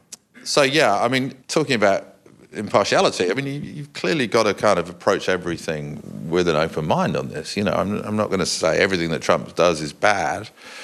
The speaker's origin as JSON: {"language": "English", "country": "United Kingdom", "tie": "born or raised there", "said": "which is very different from growing up in Britain."}